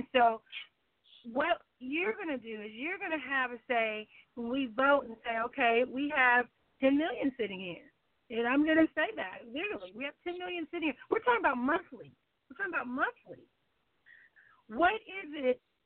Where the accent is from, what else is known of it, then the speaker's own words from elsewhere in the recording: Oakland, California, United States; You can't take a dope dealer, because I'm from Oakland.